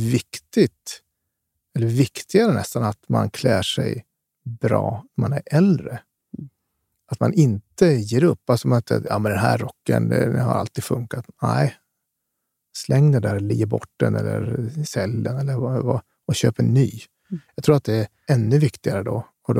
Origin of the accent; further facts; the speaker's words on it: Skellefteå, Västerbotten County, Sweden; jag växte upp i Skellefteå